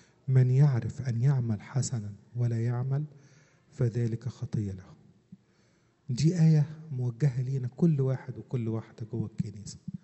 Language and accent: Arabic; Upper Egypt, Egypt; هقول لكم على حاجة ظريفة من عندنا من الصعيد. عندنا في الصعيد في حواديت لها مغزى